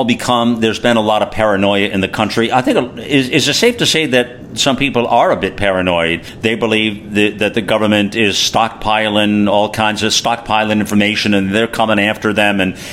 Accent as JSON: {"language": "English", "country": "United States", "said": "as an American, I want a common sense approach to things."}